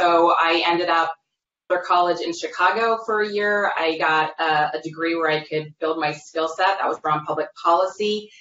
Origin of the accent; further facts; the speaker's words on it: Germany; moved away as an adult; now in United States; So I actually grew up in Germany. I was born and raised in Germany.